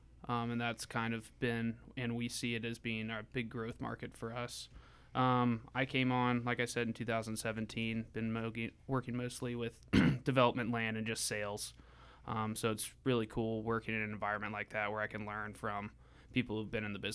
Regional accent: Tallahassee, Florida, United States; Well, I'm 25. I'm from Tallahassee. Grew up in Benton Hills. Went to Holy Comforter, then graduated high school from McClay.

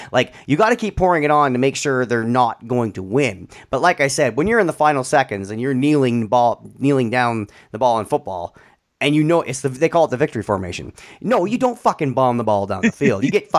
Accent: Canada; Sorry, we're Canadian. We're it's our time to shine.

